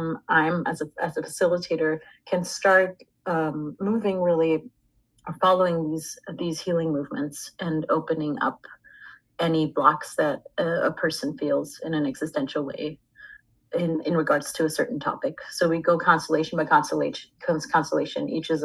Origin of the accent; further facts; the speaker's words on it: Austria; I was born and raised in Austria, near Vienna